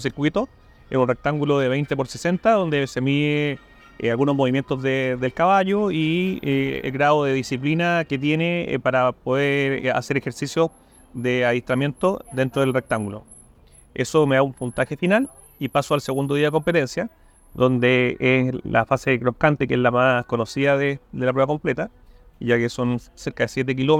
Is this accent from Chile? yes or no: yes; Osorno, Los Lagos, Chile; born or raised there; also born or lived in Curicó / Río Bueno / Valdivia / Puerto Montt